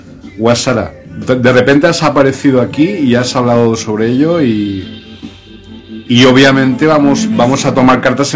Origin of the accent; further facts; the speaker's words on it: Venezuela; now in Brazil; Somos de Venezuela, y yo hablándote en portugués.